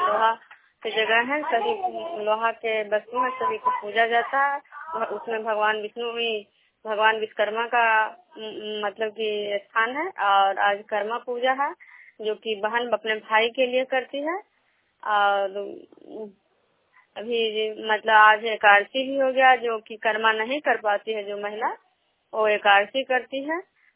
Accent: Bishnupur, Bihar, India; मैं बिष्णुपुर ग्राम खुजरा पंचायत नालंदा जिला नवनौसा प्रखंड के निवासी हूँ।

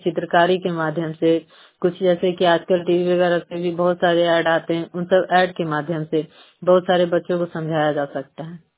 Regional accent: Chandi, Bihar, India; मैं चंडी से हूँ, चंडी नालंदा।

